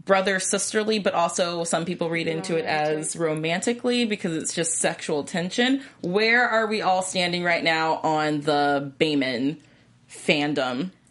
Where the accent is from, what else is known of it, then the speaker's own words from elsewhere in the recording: West Covina, California, United States; which I grew up in the West Covina area.